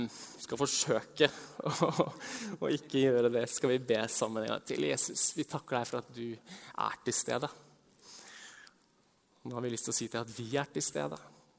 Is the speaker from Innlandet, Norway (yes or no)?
yes; Hamar, Innlandet, Norway; for jeg kommer fra Hamar.